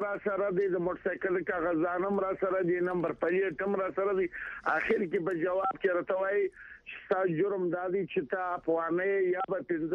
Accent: Afghanistan; now in Pakistan; زه افغان مهاجر یم.

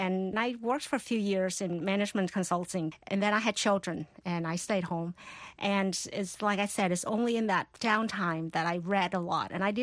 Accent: Port Arthur, Texas, United States; also born or lived in Vietnam; now in New Jersey, United States; I grew up in Port Arthur, Texas, when we first arrived.

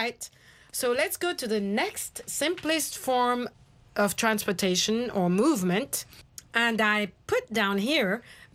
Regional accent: Kenya; English is a second language; I grew up with a lot of bicycles where I grew up in Kenya, a lot of bicycles.

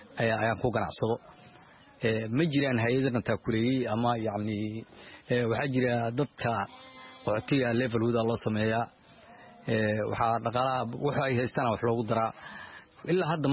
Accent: Mogadishu, Banaadir, Somalia

